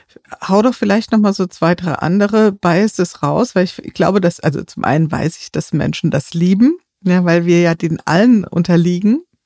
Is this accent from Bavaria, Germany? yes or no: no; Wiesbaden, Hesse, Germany; Also ich komme ja aus Wiesbaden, in der Nähe von Frankfurt